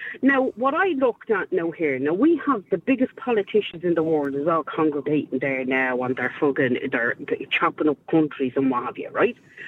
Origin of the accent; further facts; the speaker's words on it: Dublin, Leinster, Ireland; I'm going to say Dublin, because I'm from Dublin.